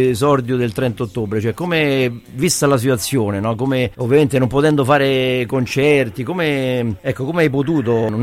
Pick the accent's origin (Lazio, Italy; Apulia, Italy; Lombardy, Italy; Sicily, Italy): Lazio, Italy; Rome; io sono cresciuto, giocavo nel Nuovo Corviale, quindi la squadra meno importante della tua, quindi dopo Ponte Galeria, zona diciamo portuense, però praticamente Ponte Galeria era già fuori Roma